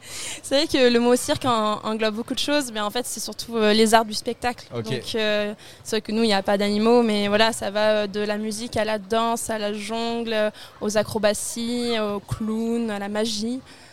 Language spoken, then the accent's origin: French; Grenoble, Auvergne-Rhône-Alpes, France; Moi du coup je suis grenobloise d'origine